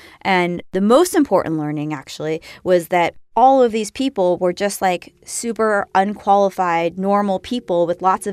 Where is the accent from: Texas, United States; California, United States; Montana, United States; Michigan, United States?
California, United States; accent: Californian; And I felt sounding like I was from California also did the same thing.